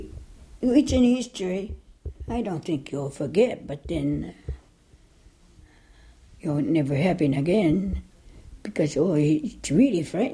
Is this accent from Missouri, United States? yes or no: no; Bainbridge Island, Washington, United States; born there; I was born in Bainbridge Island.